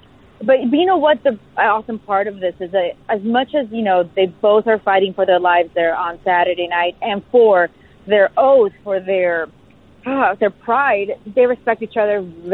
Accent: Westchester, Florida, United States; Westchester's just raw, and I'm proud of it because it's just, I don't know, I love it. It's my hometown

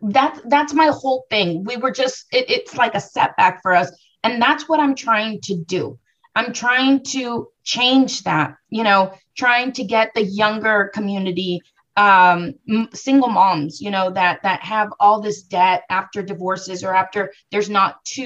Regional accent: Brownsville, Texas, United States; born there; also born or lived in Tamaulipas, Mexico; You know, I'm Mexican American. I was born in Brownsville, Texas, and this is where I reside.

